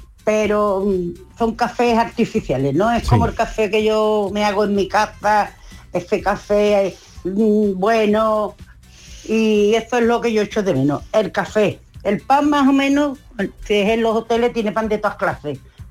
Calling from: Jerez, Andalusia, Spain; Buenas tardes, amigo.

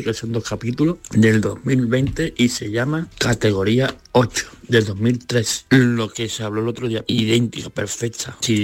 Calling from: San José de la Rinconada, Andalusia, Spain; de San José Arrinconada, Sevilla.

